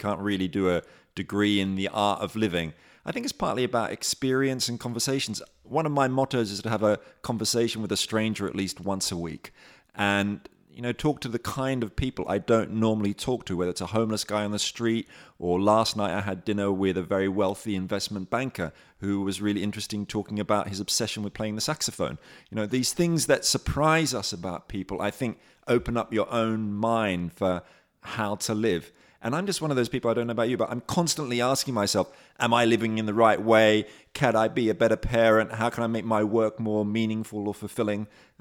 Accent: Australia; now in United Kingdom; I am Australian.

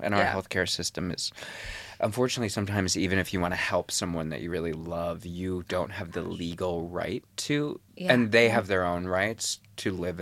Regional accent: Indiana, United States; I met Jack out here, but yeah, I'm from Indiana. I'm from like an hour from Chicago, near Gary.

